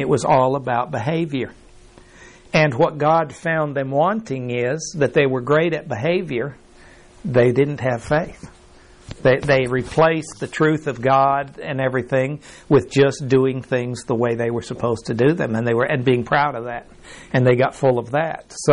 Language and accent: English; Mexico; I remember I grew up in Mexico, and down there, manners or behavior really counted for a lot.